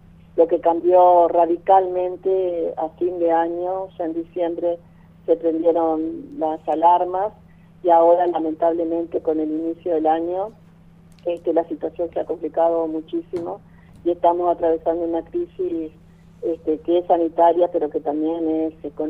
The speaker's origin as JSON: {"language": "Spanish", "region": "Paysandú", "country": "Uruguay", "said": "Yo soy de un departamento fronterizo, soy de Paysandú, en la frontera con Colón, en Entre Ríos."}